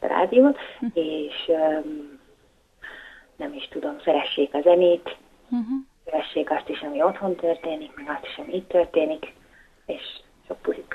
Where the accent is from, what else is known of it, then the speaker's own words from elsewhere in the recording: Hungary; now in Turkey; nagyon örülnek mindig, amikor meg tudják, hogy magyar vagyok.